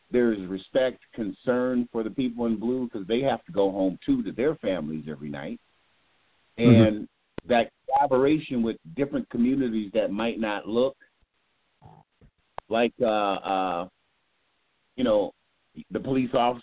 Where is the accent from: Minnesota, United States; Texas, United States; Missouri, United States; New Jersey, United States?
Minnesota, United States; Minneapolis; I grew up on 37th in Portland. My mom had a business there, a house there, and it's within the 5th precinct.